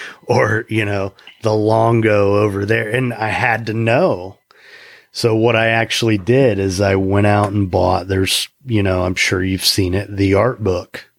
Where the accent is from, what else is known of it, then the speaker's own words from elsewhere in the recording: Indiana, United States; now in Palm Beach County, United States; So I grew up in Indiana, and I've been in Florida for 24 years now.